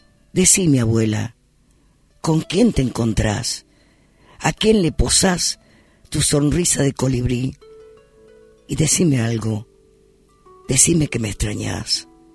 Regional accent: Spain; de España, porque yo también soy español.

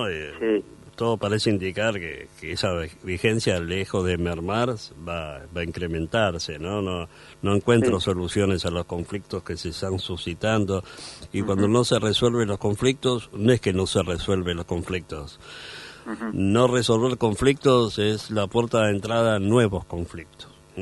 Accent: Buenos Aires, Argentina; Como era Buenos Aires, donde yo nací y me crié, ¿no?

